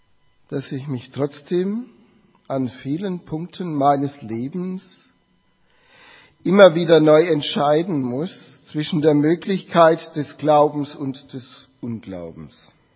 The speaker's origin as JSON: {"language": "German", "town": "Nuremberg", "region": "Bavaria", "country": "Germany", "tie": "born or raised there", "said": "Ich wurde eingesegnet in meiner Heimatgemeinde Nürnberg-Paulus."}